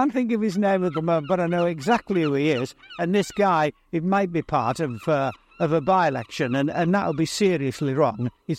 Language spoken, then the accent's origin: English; North West England, United Kingdom; I don't know Blackpool very well because I'm from Cumberland, but we've also lived abroad.